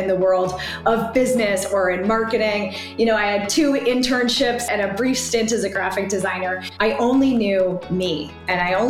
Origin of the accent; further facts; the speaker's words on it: Canada; I then decided to move back to Canada. I'm originally from Canada, and went back to school.